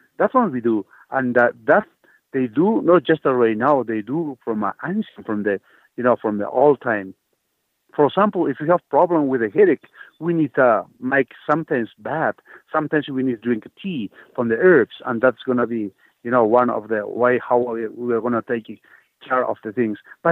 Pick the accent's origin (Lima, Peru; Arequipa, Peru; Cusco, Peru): Cusco, Peru; first language Quechua; English is a second language; from Cusco, Peru. I just born like 78 kilometers far from the Cusco city. And my village is like Ipuer. When I was like 6 years old, or maybe until 6 years old, I was just speaking Quechua, which is the mother language.